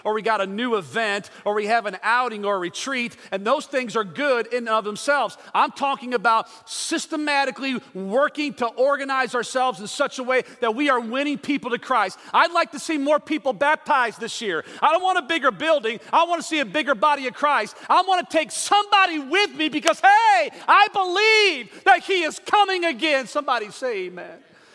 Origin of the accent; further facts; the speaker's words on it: Georgia, United States; And I told her I'm from Georgia, and I was a pastor.